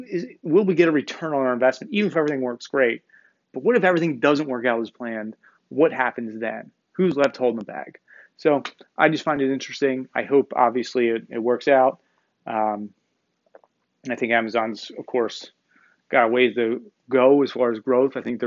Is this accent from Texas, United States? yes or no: no; New Jersey, United States; You know, I grew up in New Jersey, just outside of Atlantic City.